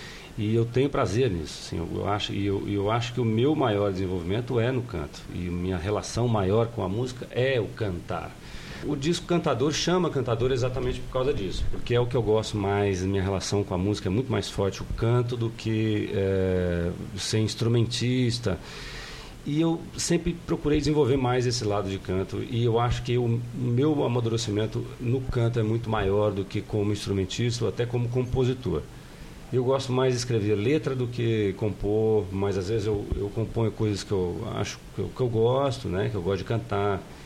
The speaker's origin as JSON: {"language": "Portuguese", "country": "Brazil", "accent": "interiorano", "said": "É o meu sotaque, que é um pouco interiorano, né?"}